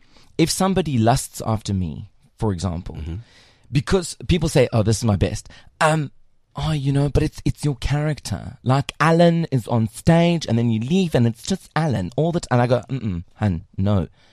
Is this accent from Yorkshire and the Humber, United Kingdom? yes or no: yes; Yorkshire and the Humber, United Kingdom; accent: South Yorkshire; I can give you my accent. How's about that? Because okay, I speak it's basically a Southern Yorkshire accent, which is quite fun.